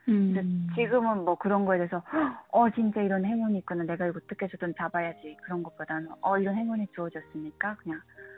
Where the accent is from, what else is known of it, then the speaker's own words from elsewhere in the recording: North Korea; 나는 북한에서 왔는데